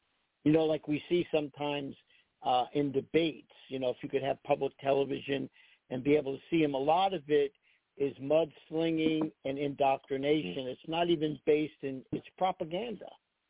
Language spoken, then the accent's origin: English; New Jersey, United States; and I'm from New Jersey, I'm not a real fan of his